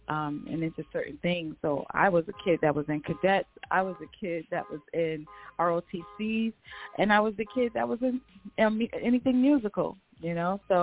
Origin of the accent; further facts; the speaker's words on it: New York City, New York, United States; I was from Uptown on West Side, you know, Lennox and Severance, you know, with Cameron, okay.